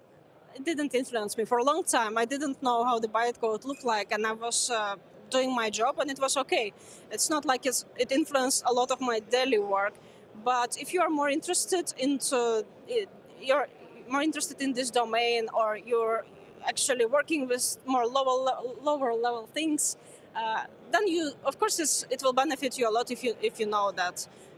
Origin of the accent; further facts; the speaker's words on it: Ukraine; first language Ukrainian; English is a second language; I called it Mova. It's this means the language in Ukrainian, my native language.